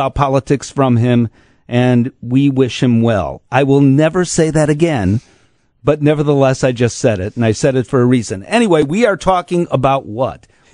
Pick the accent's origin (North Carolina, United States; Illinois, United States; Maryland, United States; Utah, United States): Illinois, United States; Chicago; I'm from Chicago, so I've lived through all the mayors, you know, that we've had in recent memory.